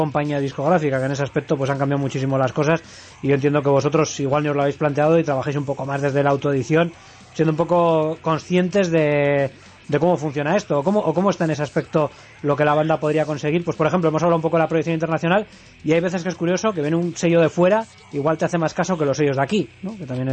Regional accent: Barakaldo, Basque Country, Spain; Porque nosotros precisamente somos de Baracaldo, en concreto.

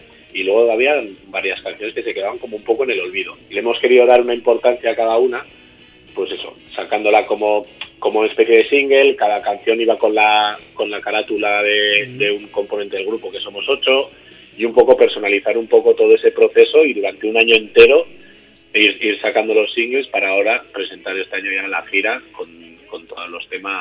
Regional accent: Vitoria, Basque Country, Spain; yo soy de Vitoria, yo soy gasteiztarra

